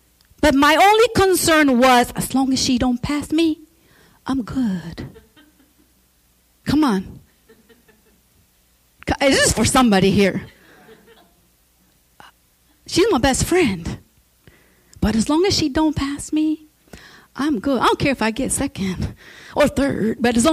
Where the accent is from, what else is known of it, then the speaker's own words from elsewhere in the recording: Mexico; you all know I'm from Mexico.